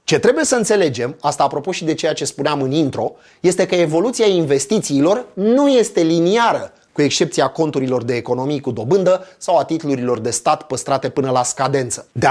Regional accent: Romania; vorbe de duh care nouă, ca români, ne sunt picurate în ureche de mici copii

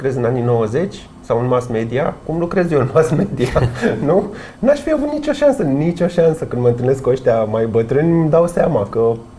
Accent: Ploiești, Prahova, Romania; Nu, sunt ploieștean.

